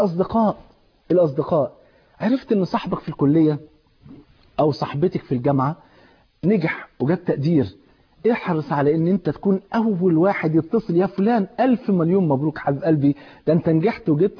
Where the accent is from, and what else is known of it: Egypt